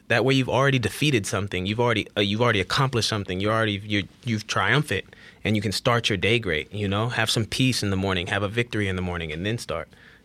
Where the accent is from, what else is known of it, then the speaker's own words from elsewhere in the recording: Fairfield, California, United States; also born or lived in Vallejo, California; now in Los Angeles, United States; I grew up in Fairfield, California, born in Vallejo. I am a 707 kid.